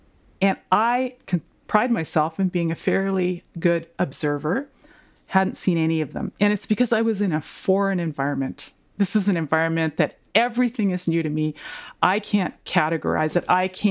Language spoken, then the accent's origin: English; Vancouver, British Columbia, Canada; I grew up in a big city. I grew up in Vancouver.